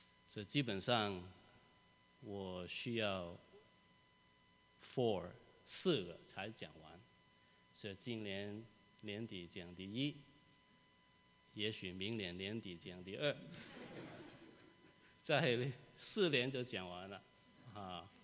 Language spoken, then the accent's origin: Chinese; Hong Kong; accent: Hong Kong; Chinese is a second language; also born or lived in Guangdong; 我是广东人，香港人，所以我讲的国语有一点香港的口音